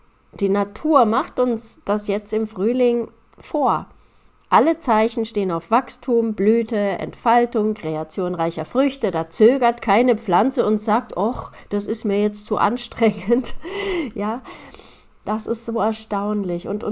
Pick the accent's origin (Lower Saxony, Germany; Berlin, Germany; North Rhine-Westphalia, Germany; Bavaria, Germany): Bavaria, Germany; in meinem Heimatort in Bayern